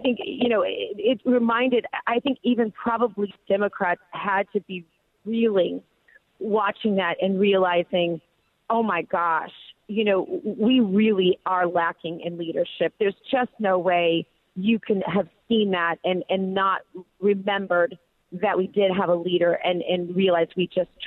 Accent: United States; I just mean pleased as an American.

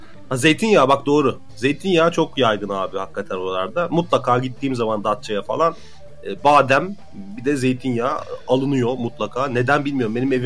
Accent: Aegean Region, Turkey; Zaten canım memleketimde Ege tarafında falan bir denize menize gidiyorsan zaten tarihi yer ziyaret etmiş oluyorsun abi.

